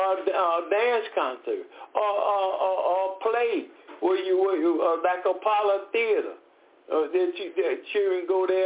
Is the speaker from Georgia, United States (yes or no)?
yes; Decatur, Georgia, United States; I'm from Decatur, Georgia.